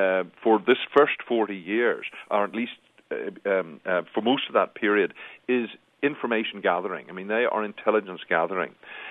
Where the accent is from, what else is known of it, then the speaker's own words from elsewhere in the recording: Belfast, Northern Ireland, United Kingdom; born there; No, I'm Irish myself. I work in Belfast. I was born in Belfast.